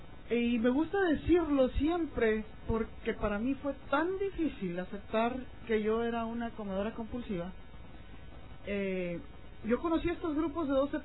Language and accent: Spanish; Puerto Peñasco, Sonora, Mexico; Los conocí allá en mi pueblo, en Puerto Peñasco, Sonora, en México.